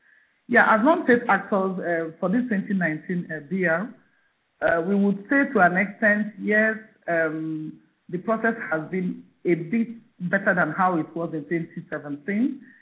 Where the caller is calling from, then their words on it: Nigeria; I'm calling in from Nigeria.